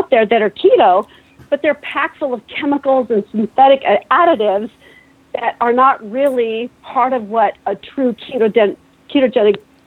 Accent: Pacific Northwest, United States; Seattle salmon and Pacific Northwest, and I came from the Pacific Northwest

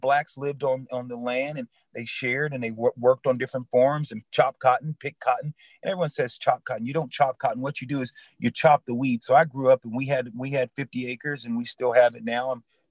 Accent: Lemoore, California, United States; The big L town, Lemoore, California, where I'm from. So if you look at California, you guys know how long it is, you know, one of the longest states to travel to. California, we're in the Central Valley, so we're dead smack

